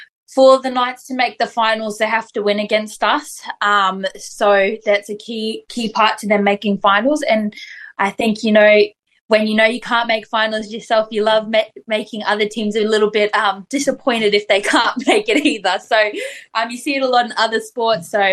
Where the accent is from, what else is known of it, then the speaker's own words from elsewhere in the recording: Papua New Guinea; I love being able to go back to my home country and to play footy over there as well.